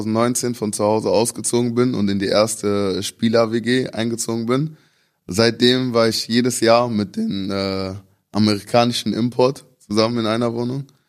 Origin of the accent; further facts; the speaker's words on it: Mönchengladbach, North Rhine-Westphalia, Germany; Ich bin halt hier in Deutschland aufgewachsen, geboren und ich kenne hier im Umkreis, ich bin ja selber in Mönchengladbach aufgewachsen, also kenne ich mich hier in NRW gut aus